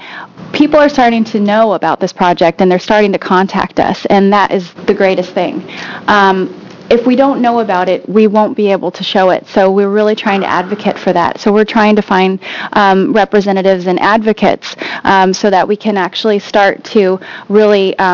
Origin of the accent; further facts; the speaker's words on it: Cannon Beach, Oregon, United States; I'm from Cannon Beach, and I have a passion for knowing what's going on in the coastal area.